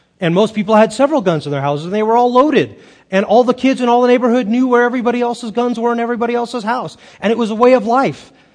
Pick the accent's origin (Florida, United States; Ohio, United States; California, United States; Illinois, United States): California, United States; it was so different than my own experience growing up in suburban California.